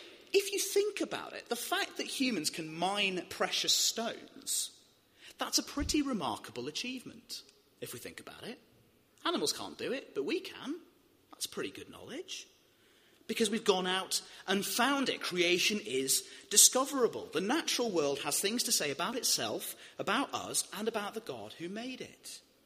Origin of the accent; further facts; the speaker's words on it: Wales, United Kingdom; In the many mines that I grew up in around Wales, there was no wisdom mine.